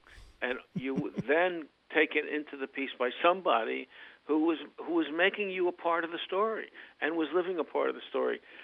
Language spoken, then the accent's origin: English; New York City, New York, United States; I always wanted to be a columnist because I grew up in New York City reading the columnists in the New York Post